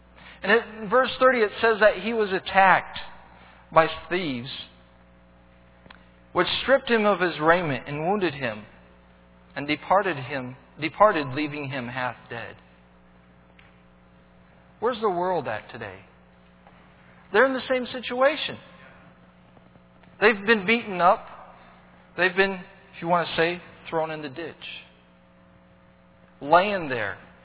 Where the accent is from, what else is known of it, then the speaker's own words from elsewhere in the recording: Brazil; I was born and raised in Brazil.